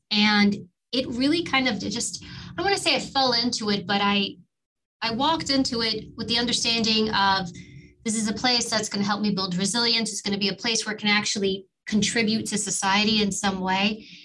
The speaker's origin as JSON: {"language": "English", "town": "New York City", "region": "New York", "country": "United States", "tie": "born or raised there", "said": "You know, I grew up in New York and we lived in Harlem. I was born in Harlem and immigrant family, very kind of known story."}